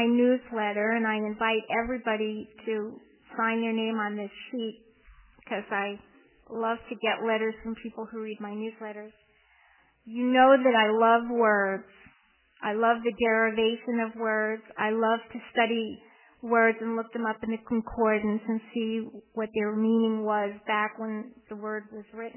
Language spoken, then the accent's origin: English; Rutland, Vermont, United States; I come from Rutland, Vermont